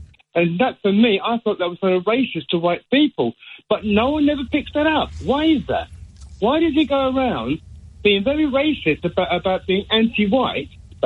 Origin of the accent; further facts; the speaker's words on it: England, United Kingdom; I've been born in the UK. I've been here since I was 4 years old. I'm now 60. I do refer to myself being English British, but I am not, as they, shall we say, English white.